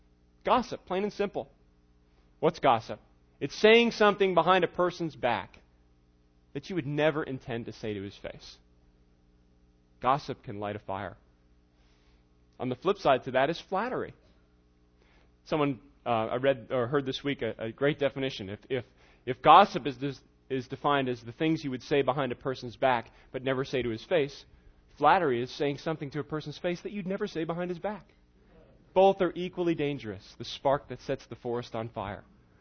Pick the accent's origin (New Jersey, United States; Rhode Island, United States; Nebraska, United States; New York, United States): New York, United States; I grew up in New York. And so if you grew up in New York, maybe you're thinking that's the garbage dump. But I grew up in New York.